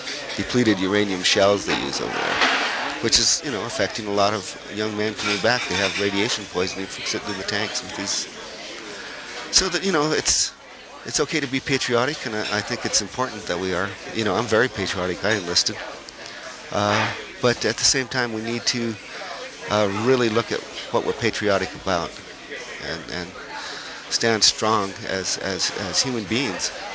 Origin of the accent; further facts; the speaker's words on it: Arizona, United States; Well, I grew up with the Apaches, so I'm not Apache, but that's home to me, the White Mountain Apache Reservation.